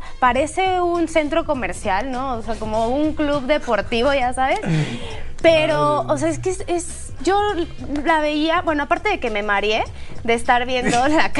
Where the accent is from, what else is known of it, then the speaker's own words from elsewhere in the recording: Mexico; uno como mexicana lo ve, o sea, ahí donde yo vivo